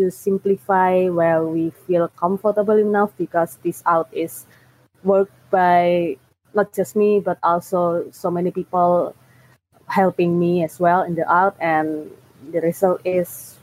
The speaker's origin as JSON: {"language": "English", "country": "Indonesia", "second_language": "English", "said": "I take reference from my hometown environments, and sometimes I try to make the character gesture that are common in this Indonesia."}